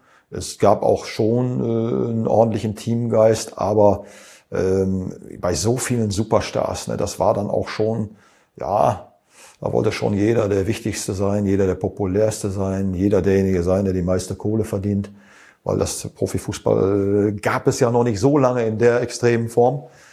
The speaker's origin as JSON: {"language": "German", "town": "Westerkappeln", "region": "North Rhine-Westphalia", "country": "Germany", "tie": "born or raised there", "also_born_or_lived": "Gelsenkirchen / Lückendorf", "said": "Ich kam ja, auch wenn ich gebürtiger Gelsenkirchener war und in Lückendorf lange Zeit verbrachte, bis zum 9. bis 7. Jahr war, und dann aber im behüteten Westerkappeln, war schon eine andere Welt."}